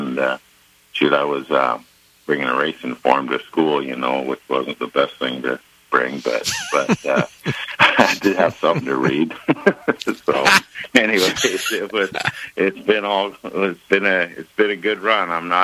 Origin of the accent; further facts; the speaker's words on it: New York, United States; born there; My, we moved from New York. I was born in New York, and, my dad owned a little piece of a horse, and he came here